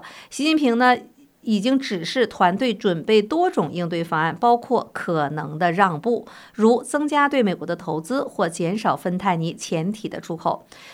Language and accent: Chinese; China; 我是从大陆来的